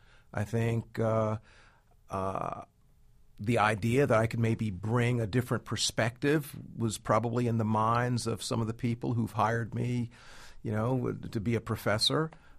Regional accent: Columbia, South Carolina, United States; I'm from the Deep South. I was born in 1954 in Columbia, South Carolina.

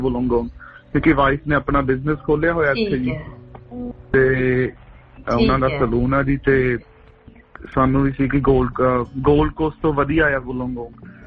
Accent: Patiala, Punjab, India; ਮੈਂ ਪਟਿਆਲੇ ਤੋਂ ਹੀ ਆ, ਮੇਨ ਯੂਨੀਵਰਸਿਟੀ ਦੇ ਬਿਲਕੁਲ ਨਾਲ ਆ ਜੀ, ਮੇਰਾ ਫੋਕਲ ਪੁਆਇੰਟ ਪਟਿਆਲਾ, ਪਿੰਡ ਹੈਗਾ ਸਾਡਾ ਅਲੀਪੁਰ।

